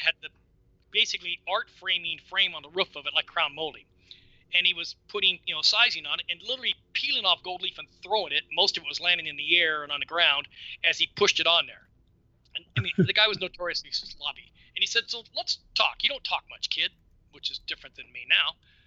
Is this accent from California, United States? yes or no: yes; Lakewood, California, United States; also born or lived in Long Beach; Yeah, I grew up in the Lakewood area, Lakewood, Long Beach. I was born in 52, so I'm an old goat.